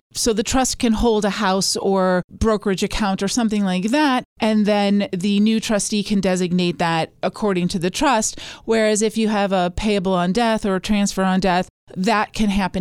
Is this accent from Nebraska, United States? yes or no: yes; Lincoln, Nebraska, United States; born there; also born or lived in Sweden / Minnesota; I was born in Lincoln, Nebraska. My dad was a professional Boy Scout, so we traveled every time he got a promotion.